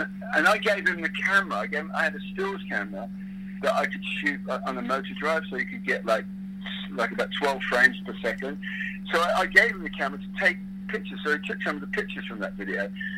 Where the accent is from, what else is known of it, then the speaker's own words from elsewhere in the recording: England, United Kingdom; we are as English, we like to take the piss